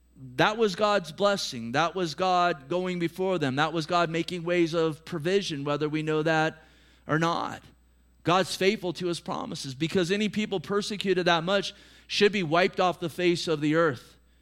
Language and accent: English; United States; Hey, I'm an American. So am I. I'm as patriotic as you.